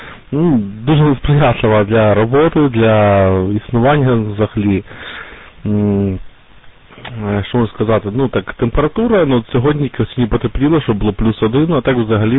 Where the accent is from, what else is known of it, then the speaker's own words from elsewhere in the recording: Starobilsk, Luhansk Oblast, Ukraine; now in Lviv, Ukraine; я теж з Східної України, міста Старобільськ, Луганська область, але в останні десь там 7 років живу в місті Львів. Ну, я можу розмовляти на русскому язикі, можу розмовляти на українській мові, це для мене не є проблемою взагалі.